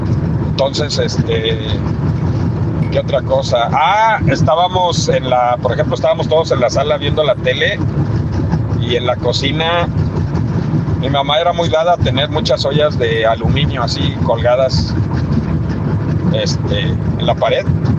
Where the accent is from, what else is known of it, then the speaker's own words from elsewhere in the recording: Xochimilco, Mexico City, Mexico; allá en casa de mis papás, allá en Xochimilco, de donde soy originario.